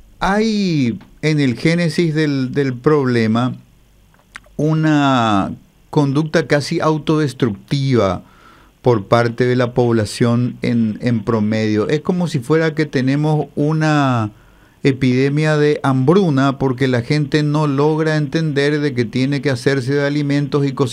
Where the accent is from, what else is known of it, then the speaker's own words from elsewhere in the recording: Asunción, Paraguay; Es triste lo que digo, porque yo también soy asunceno y podría ser sujeto del castigo